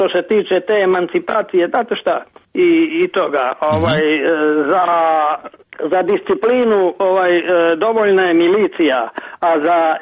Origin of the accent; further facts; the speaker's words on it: Cetinje, Montenegro; born there; Mi Crnogorci imamo čime da se ponosimo. Evo, lično ja koji sam rođen na Cetinju